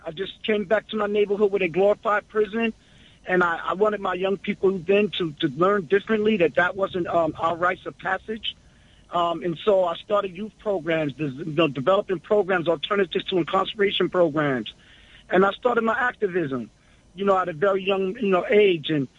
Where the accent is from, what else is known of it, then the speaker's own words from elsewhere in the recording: New York City, New York, United States; I am a native New Yorker, proud brother, Brooklynite. I was born and raised in Brownsville in East New York, Brooklyn.